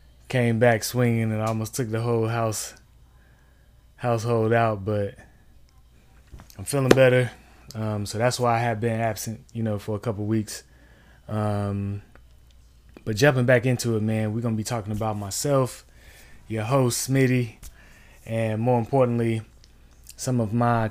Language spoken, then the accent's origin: English; Durham, North Carolina, United States; you know, I'm from Durham, North Carolina. Grew up in a single parent household with Mom Duke.